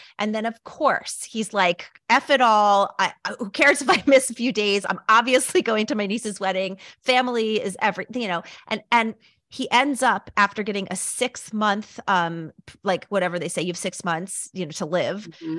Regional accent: New York, United States; I feel like as a New Yorker

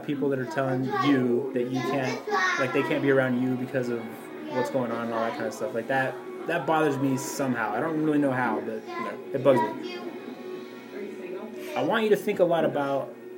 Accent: Glenwood, United States; born there; Like I was born in Glenwood.

